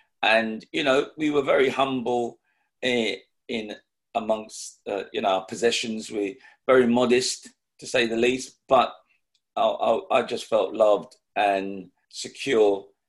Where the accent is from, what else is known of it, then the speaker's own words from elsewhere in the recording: London, United Kingdom; settling in Islington, more of the southern part of Islington near King's Cross